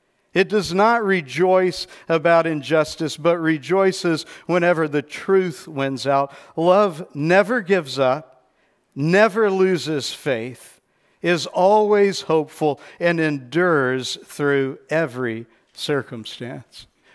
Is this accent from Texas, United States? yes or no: yes; Texas, United States; When I was growing up in Texas, I heard an old love song by a country singer